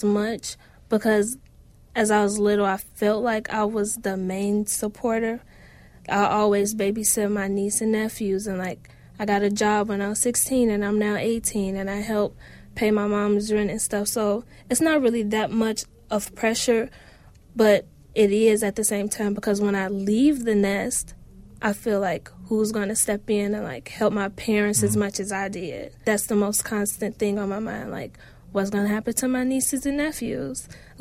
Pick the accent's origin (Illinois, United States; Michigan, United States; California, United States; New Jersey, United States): Illinois, United States; Chicago; Yeah, growing up in Lathrop Homes, it was pretty tough. Growing up in Chicago, period, and not from the suburbs, it's pretty tough.